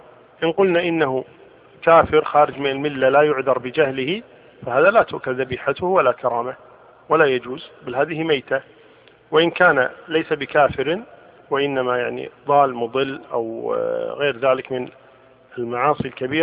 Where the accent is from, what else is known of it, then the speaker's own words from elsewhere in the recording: Kuwait; نحن عندنا في الكويت في مسلخ مثلا